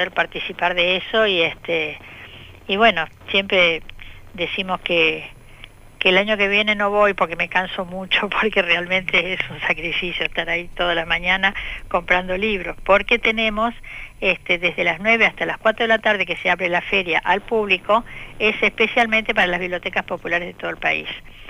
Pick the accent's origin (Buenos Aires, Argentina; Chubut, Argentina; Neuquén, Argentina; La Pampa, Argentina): Neuquén, Argentina; todos llevamos nuestro cartelito diciendo que somos de la provincia de Neuquén, orgullosamente